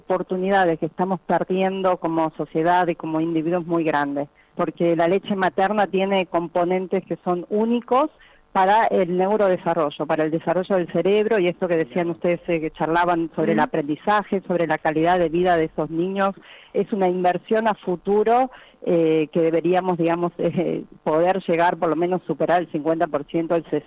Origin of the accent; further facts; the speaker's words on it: Tucumán, Argentina; now in Buenos Aires, Argentina; yo soy tucumana de origen, pero me vine a Buenos Aires